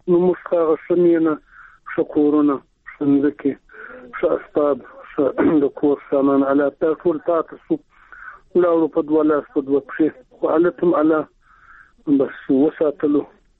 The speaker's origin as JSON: {"language": "Pashto", "region": "Zabul", "country": "Afghanistan", "said": "زه خو د زابل ولایت یم"}